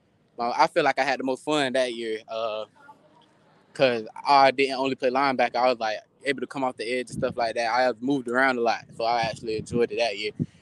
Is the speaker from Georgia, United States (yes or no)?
no; Gainesville, Florida, United States; I'm from Gainesville, Florida. I came to school to play football in Hawthorne, Florida.